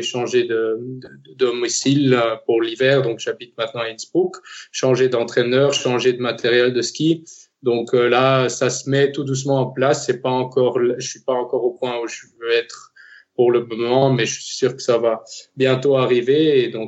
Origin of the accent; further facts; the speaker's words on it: Ettelbruck, Diekirch, Luxembourg; j'ai 20 ans, je viens d'Ettelbruck